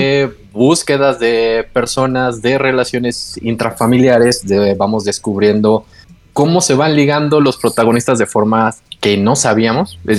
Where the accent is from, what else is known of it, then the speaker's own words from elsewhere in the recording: Mexico; Bueno, yo soy mexicano